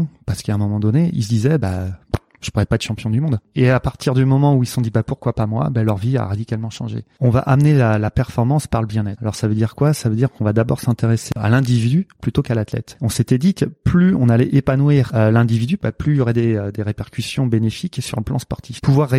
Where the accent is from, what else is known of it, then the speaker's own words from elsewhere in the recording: Nantes, Pays de la Loire, France; born there; Alors, je suis né à Nantes.